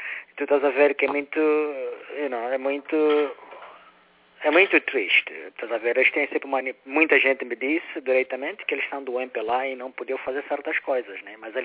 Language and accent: Portuguese; Angola; now in Orlando, United States; Sim, eu sou angolano e vivo nos Estados Unidos da América, particularmente em Orlando, Flórida.